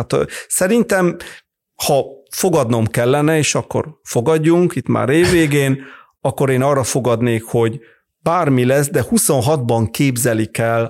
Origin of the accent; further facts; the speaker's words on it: Italy; now in Hungary; én olyan országban nőttem fel, Olaszországban, ahol az előrehozott választás a norma.